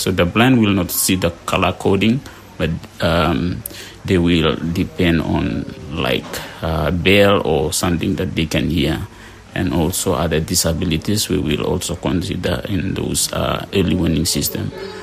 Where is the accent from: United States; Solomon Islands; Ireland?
Solomon Islands; Temotu; I'm from Temotu Province in the Solomon Islands.